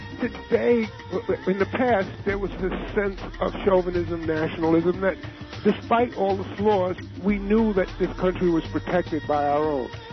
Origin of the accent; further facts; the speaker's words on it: New York City, New York, United States; In New York City.